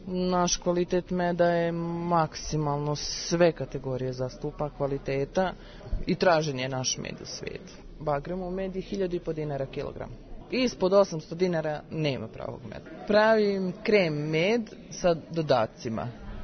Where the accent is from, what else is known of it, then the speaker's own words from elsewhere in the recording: Bosnia & Herzegovina; doselili smo pri svega iz Bosne, nismo živjeli ovde.